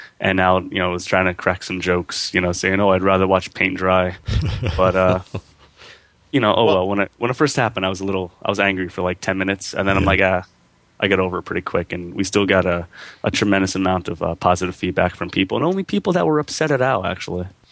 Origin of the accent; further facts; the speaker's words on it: New York, United States; accent: New York; Growing up, I had a pretty thick New York accent